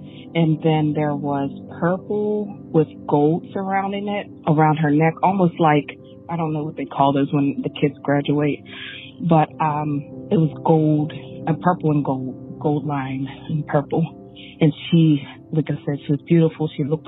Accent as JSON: {"language": "English", "region": "Pennsylvania", "country": "United States", "said": "I'm from Pennsylvania"}